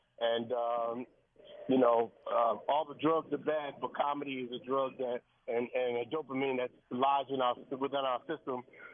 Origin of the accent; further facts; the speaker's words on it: New York, United States; But, you know, she's from New Jersey. I'm a New Yorker.